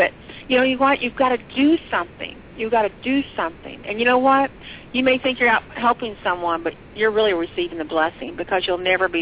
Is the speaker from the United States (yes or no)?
yes; Texas, United States; now in Los Angeles, United States; Well, I was from Texas. I didn't know anybody.